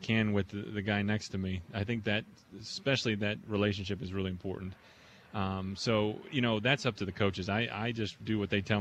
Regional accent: Buena Vista, Colorado, United States; I'm from a town of about 2,500 people up in the mountains of Colorado.

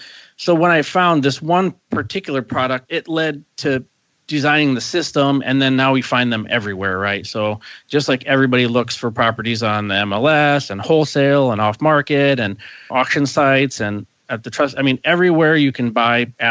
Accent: Ohio, United States; moved away as an adult; now in Taos, United States; I come from a long line of entrepreneurs, and I grew up in Northeast Ohio, and I left Ohio.

